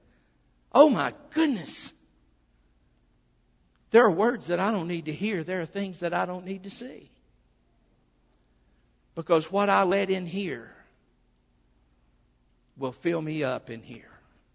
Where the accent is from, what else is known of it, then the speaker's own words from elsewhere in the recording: Des Arc, Arkansas, United States; You see, I'm from Des Arc, Arkansas. I'm not the only one. Michael is too. Josh has roots there.